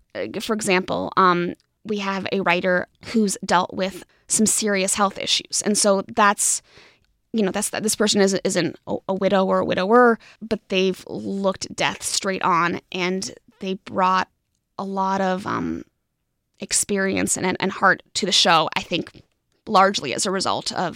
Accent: Santa Barbara, California, United States; My sophomore year of high school, I grew up in Santa Barbara.

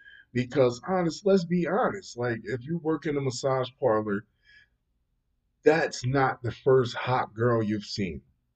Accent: New Jersey, United States; and I'm from New Jersey, and I have no idea where the hell that shit is.

